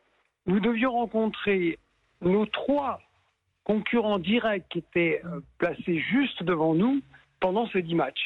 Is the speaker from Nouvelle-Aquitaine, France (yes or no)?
no; Amiens, Hauts-de-France, France; Nous sommes d'Amiens, on a voulu rendre à la ville ce qu'elle nous a donné.